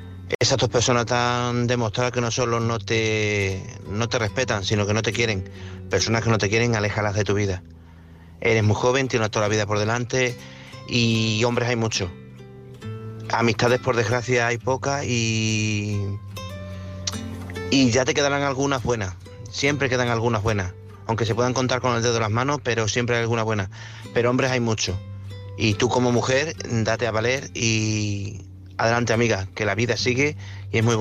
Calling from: Badajoz, Extremadura, Spain; Buenas noches … de Badajoz.

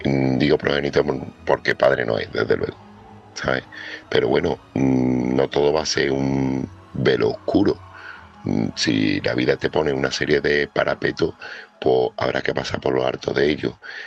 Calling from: Seville, Andalusia, Spain; corresponsal de Sevilla

